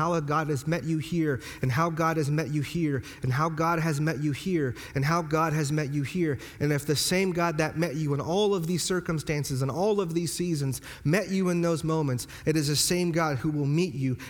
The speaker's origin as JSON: {"language": "English", "country": "United States", "said": "I'm from the United States. I'm an American"}